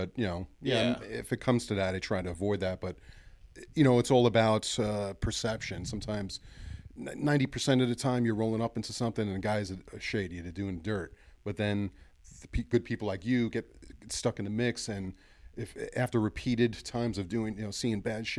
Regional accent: New York City, New York, United States; That's how I was raised in New York City.

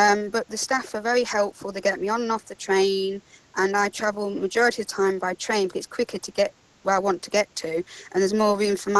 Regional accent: Narborough, East Midlands, United Kingdom; Hello, I'm from Leicestershire. I actually live in a small village called Narborough.

